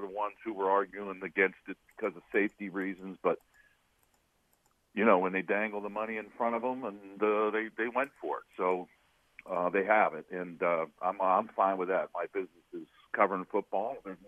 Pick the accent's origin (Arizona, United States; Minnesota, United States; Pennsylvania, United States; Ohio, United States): Pennsylvania, United States; Cornwall; We moved when I was seven, so I grew up in a little town called Cornwall, Pennsylvania, in Lebanon County, Joe.